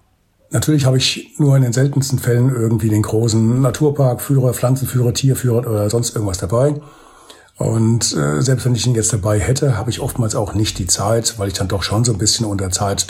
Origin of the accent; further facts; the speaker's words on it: Bad Orb, Hesse, Germany; mache so ein bisschen Werbung für meine Heimatstadt, für Bad Orb